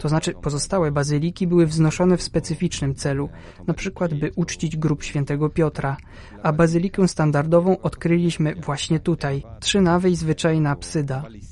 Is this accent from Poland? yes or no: no; Ukraine; Jednak my, Ukraińcy, wiemy, że wciąż żyjemy, a nasz kraj nadal istnieje